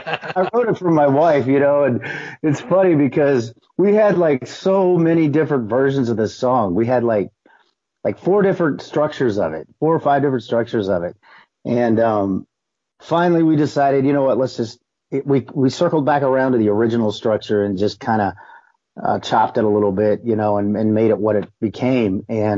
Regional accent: Springfield, Missouri, United States; I'm from Springfield, Missouri originally, and the band I had was called

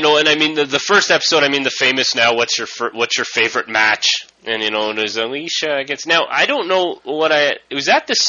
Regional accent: Calgary, Alberta, Canada; We're from Calgary, but I was down in Orlando.

